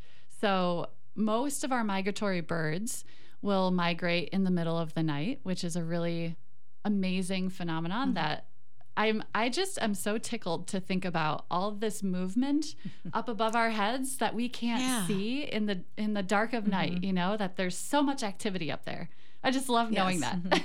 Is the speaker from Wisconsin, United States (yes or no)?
yes; Madison, Wisconsin, United States; You know, I'm from Madison, where we have more prairie habitat and big lakes.